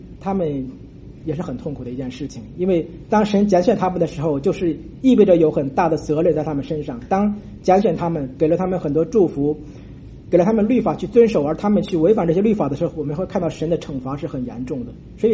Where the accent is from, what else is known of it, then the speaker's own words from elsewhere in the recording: China; 哎，神为什么会选以色列人而没有选我们中国人？